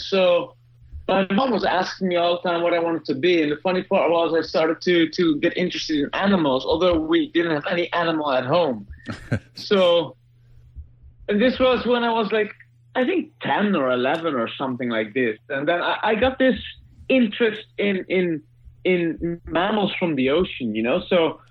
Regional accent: Netherlands; English is a second language; I'm as Dutch as you can get it, so...

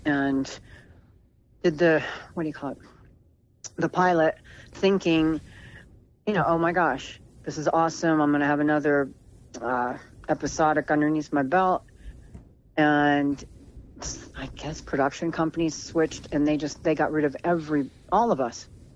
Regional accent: Pennsylvania, United States; now in Tahoe, United States; You know I'm from Pennsylvania, right?

